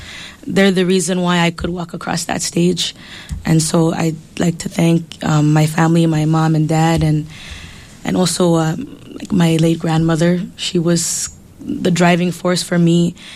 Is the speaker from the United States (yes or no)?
no; Palau; Just growing up in Palau, you're taught a certain way to respect the environment